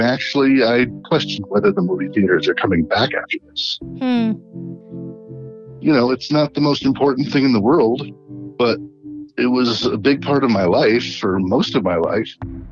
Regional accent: Hooksett, New Hampshire, United States; I'm from Hooksett, New Hampshire.

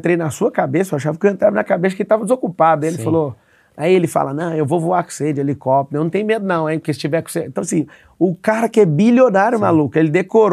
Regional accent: Goiânia, Goiás, Brazil; E vim de Goiás, de Goiânia.

